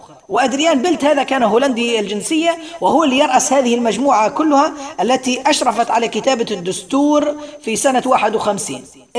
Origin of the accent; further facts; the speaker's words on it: Libya; واقعنا نحن المعاصر في بلدنا ليبيا